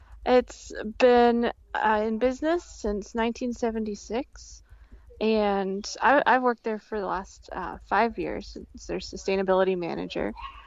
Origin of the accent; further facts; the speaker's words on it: New Zealand; I grew up in New Zealand in a fairly rural part. It's actually a town famous for its diving and fishing, but I grew up on a nice area with a nice big garden and overlooking the ocean.